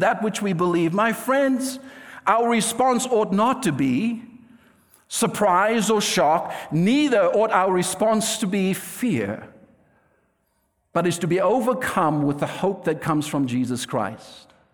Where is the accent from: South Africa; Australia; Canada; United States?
South Africa; Let me tell you a little bit of what I've learned from growing up in South Africa.